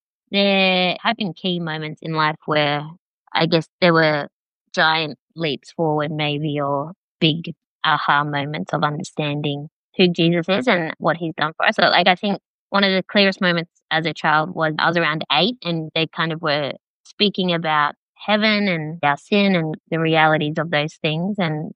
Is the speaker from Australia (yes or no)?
yes; Dubbo, New South Wales, Australia; also born or lived in Parkes; I grew up out in Central West New South Wales. So I was born in Parkes, but grew up mainly in Dubbo, where Dad worked as an electrician and Mum worked in one of the local schools. We lived on not a property, but like 5 acres outside of town.